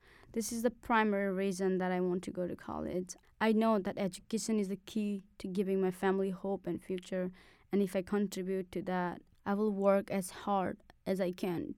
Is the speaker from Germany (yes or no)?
no; Nepal; first language Nepali; English is a second language; moved away; Growing up in Nepal, I only learned how to speak Nepali, so the English language was brand new to me.